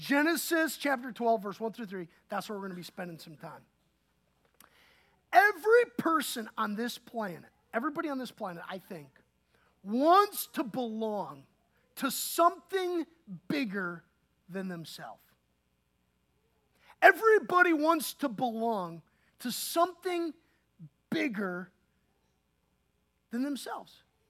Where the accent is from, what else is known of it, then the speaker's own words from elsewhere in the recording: Wisconsin, United States; I'm from Wisconsin. My wife's from Oregon.